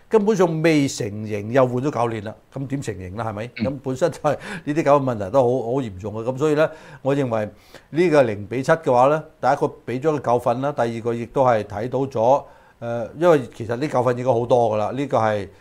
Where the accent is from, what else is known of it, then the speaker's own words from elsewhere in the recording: China; 我哋中国人